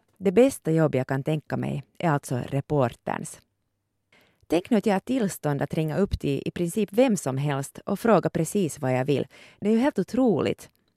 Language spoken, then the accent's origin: Swedish; Porvoo, Uusimaa, Finland; Jag kommer från Borgo men har studerat i Åbo och är filosofiemagister.